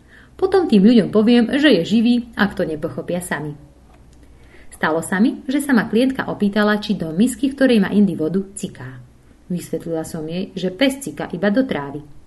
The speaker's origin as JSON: {"language": "Slovak", "town": "Stará Ľubovňa", "region": "Prešov Region", "country": "Slovakia", "said": "Pochádzam zo Starej Ľubovne"}